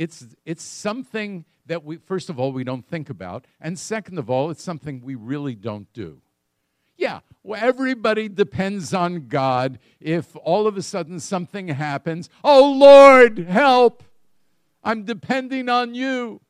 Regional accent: United States; I grew up in the United States.

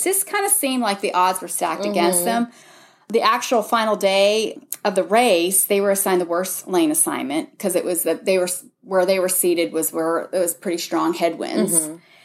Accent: Seattle, Washington, United States; and I know because I come from Seattle, but lots of rain, and it's windy

